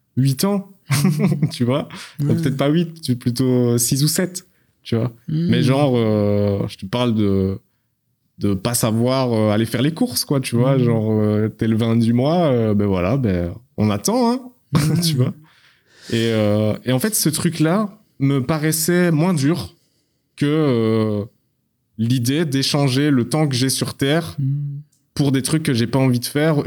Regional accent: Belgium; Je suis belge, moi, déjà.

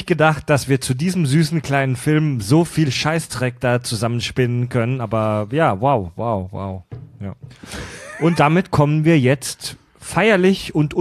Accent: Kieselbronn, Baden-Württemberg, Germany; ich komme aus Kieselbronn, einem noch viel schlimmeren Kaff.

